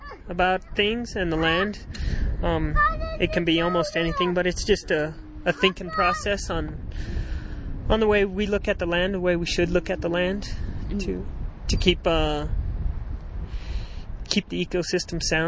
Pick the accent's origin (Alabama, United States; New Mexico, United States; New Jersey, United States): New Mexico, United States; I am a fifth generation rancher. I'm from New Mexico. And I kind of grew up doing it.